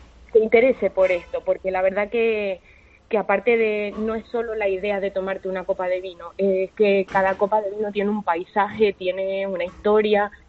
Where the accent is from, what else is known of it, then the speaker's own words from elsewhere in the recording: Canary Islands, Spain; reconozco que siendo canaria desconocía que tenemos unos verdaderos tesoros y que me parece súper importante que sobre todo los que somos de aquí conozcamos esto